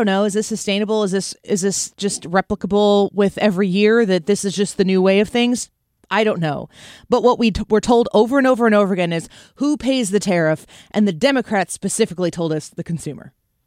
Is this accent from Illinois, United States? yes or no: yes; Illinois, United States; I am from Illinois, and I'm here to help.